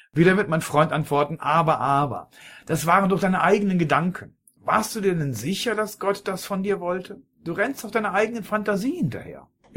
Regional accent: Kleve, North Rhine-Westphalia, Germany; die Erlebnisse eines Pfarrers aus meiner Heimat in Kleve, Fritz Leinung.

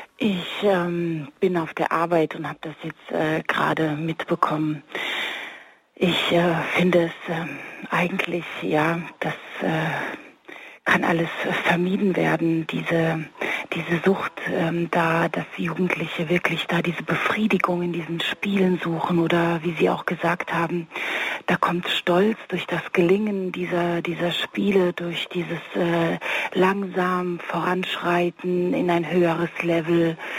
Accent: Croatia; ich komme aus Kroatien

